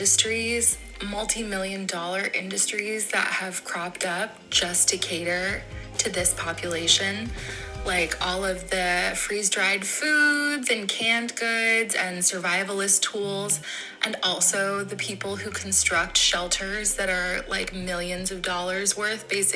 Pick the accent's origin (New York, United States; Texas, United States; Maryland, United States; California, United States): Maryland, United States; Laurel; I'm from Laurel, Maryland